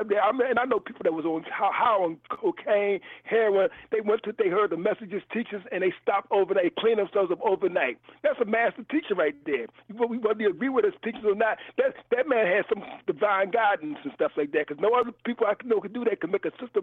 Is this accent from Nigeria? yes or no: no; Philadelphia, Pennsylvania, United States; I grew up in Philadelphia. I know what I'm talking about.